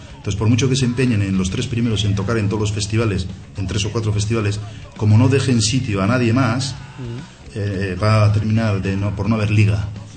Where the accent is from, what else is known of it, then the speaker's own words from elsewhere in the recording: Iraeta, Basque Country, Spain; somos de Iraeta y somos duros de mollera y tenemos claro lo que queremos hacer